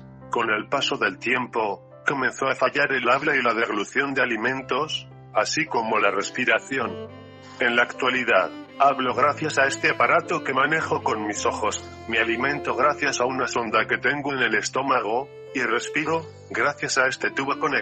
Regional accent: Castile and León, Spain; estando de vacaciones en mi pueblo de Salamanca

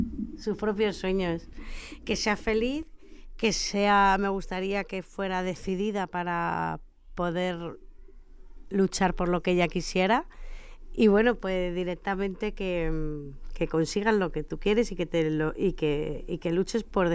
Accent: Andalusia, Spain; Entonces, que me lo den en mi tierra, pues siempre hace una especial ilusión

